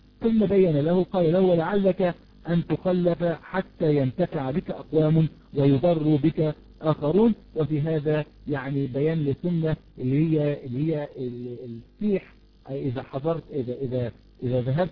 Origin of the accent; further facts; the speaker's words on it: Egypt; يعني عندنا في مصر مثلا بعض الناس يكون معه المال